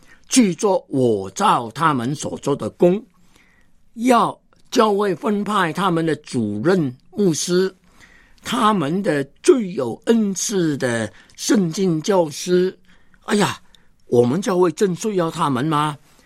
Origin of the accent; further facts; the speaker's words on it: Hong Kong; 我忽然发现呢，我不单是香港人，我是中国人